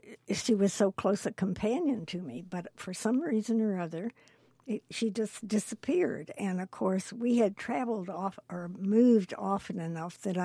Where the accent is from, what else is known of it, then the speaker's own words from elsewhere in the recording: Buffalo, New York, United States; born there; I was born in 1925 in Buffalo, New York